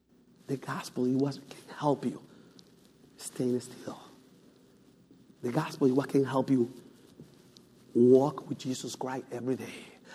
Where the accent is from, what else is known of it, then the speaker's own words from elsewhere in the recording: Dominican Republic; English is a second language; I born and raised in Dominican Republic.